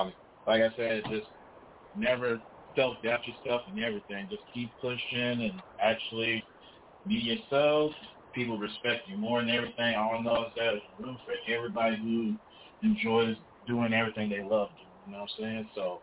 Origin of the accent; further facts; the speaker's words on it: Tulsa, Oklahoma, United States; I'm from Tulsa, Oklahoma, from the Midwest.